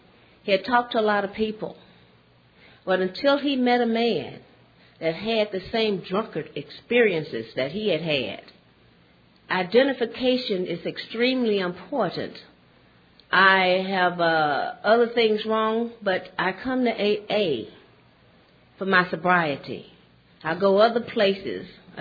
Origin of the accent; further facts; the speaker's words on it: Alabama, United States; now in Houston, United States; From where am I from here? Houston, Texas. I'm really from Alabama. And I travel a lot of places.